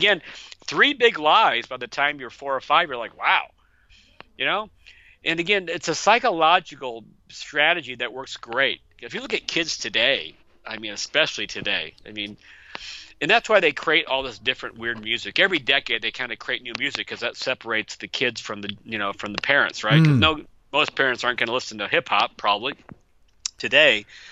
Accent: Midwest, United States; I grew up in the Midwest in America

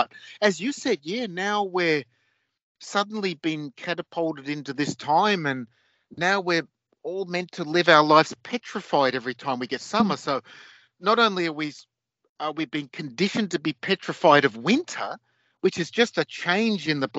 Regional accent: Australia; growing up in Australia, you know, being a kid, we had fires.

